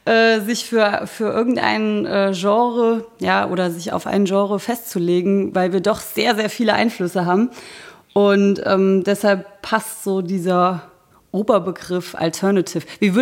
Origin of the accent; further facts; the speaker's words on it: Giessen, Hesse, Germany; wir kommen aus Gießen, das ist in Hessen und wir machen Alternative Rock.